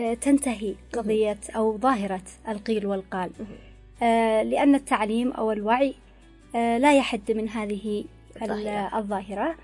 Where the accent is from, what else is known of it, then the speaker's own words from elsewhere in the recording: Yemen; نحن كيمنيين